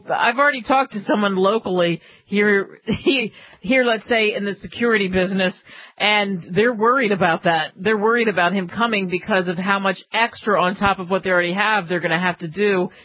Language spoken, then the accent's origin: English; Philadelphia, Pennsylvania, United States; Well, I'm from Philadelphia, so yes, I have had hoagies before.